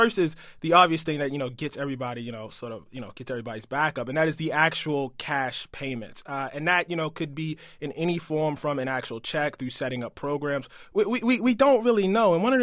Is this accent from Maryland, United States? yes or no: yes; Baltimore, Maryland, United States; You know, I'm a you know, black man. I was born in West Baltimore, lived in a situation in which violence was everywhere.